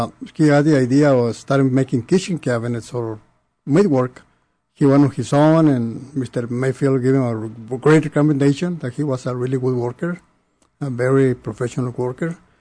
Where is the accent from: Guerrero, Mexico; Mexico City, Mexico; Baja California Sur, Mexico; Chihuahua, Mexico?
Chihuahua, Mexico; Ciudad Juárez; moved away as an adult; now in United States; Actually, I'm coming from Juarez. I came to the States in 1960. I was 20 years old.